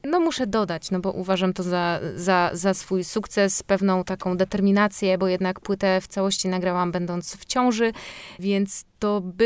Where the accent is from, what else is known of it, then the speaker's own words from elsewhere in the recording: Olsztyn, Warmian-Masurian Voivodeship, Poland; W większości jesteśmy stąd. Jeśli chodzi o nas, to już wiadomo, że my wybyliśmy do stolicy